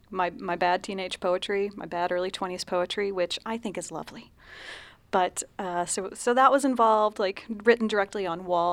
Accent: St. Louis, Missouri, United States; also born or lived in New Mexico; I grew up here in St. Louis. I moved away for the first time to 65 acres in northern New Mexico.

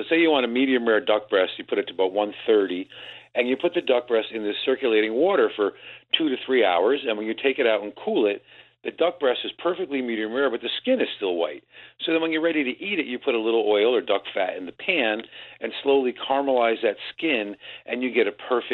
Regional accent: New Haven, Connecticut, United States; I grew up in Connecticut, and there's a lot of Neapolitans and Calabrese in my hometown of New Haven.

